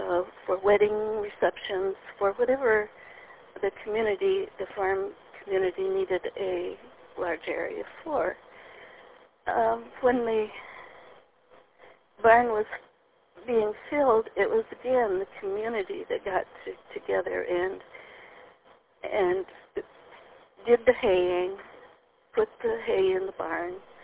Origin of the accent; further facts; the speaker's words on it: Wisconsin, United States; We are from the Wisconsin area